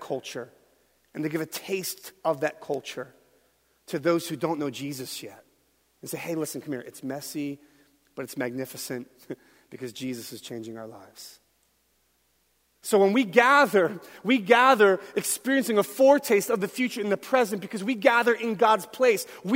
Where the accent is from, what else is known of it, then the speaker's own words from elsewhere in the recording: Philadelphia, Pennsylvania, United States; And so you can imagine growing up in Philly, especially in that neighborhood. I just loved all the Philly stuff, right?